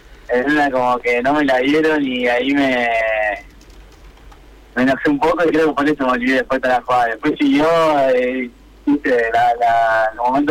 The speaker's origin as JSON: {"language": "Spanish", "town": "Temperley", "region": "Buenos Aires Province", "country": "Argentina", "tie": "born or raised there", "also_born_or_lived": "Avellaneda", "lives_now": "Lomas de Zamora, Argentina", "said": "Sí, igual nací en Avellaneda, pero me crié y viví en Temperley y ahora vivo en Loma."}